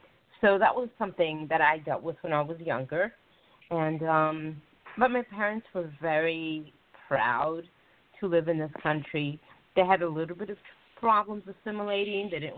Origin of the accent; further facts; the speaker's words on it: New Jersey, United States; I was personally born and raised in New Jersey. My parents were immigrants, and so I was a child of immigrants.